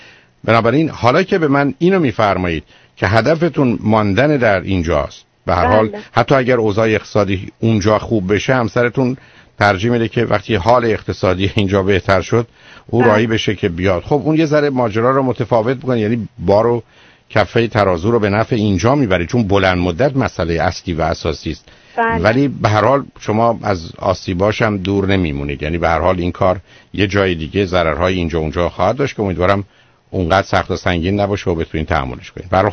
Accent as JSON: {"language": "Persian", "country": "Iran", "said": "ما به عنوان یه ایرانی"}